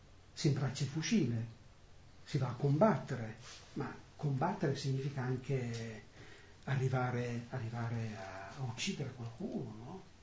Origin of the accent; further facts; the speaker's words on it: Castel Goffredo, Lombardy, Italy; una foto di Castelvaffredo. non soltanto, come dire, per l'amore che ho ancora nei confronti del mio paese.